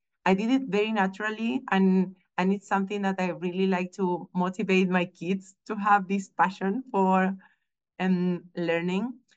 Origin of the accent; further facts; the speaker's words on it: Santiago, Santiago Metropolitan Region, Chile; I grew up here in Chile, in Santiago, in the capital. Chile is a little country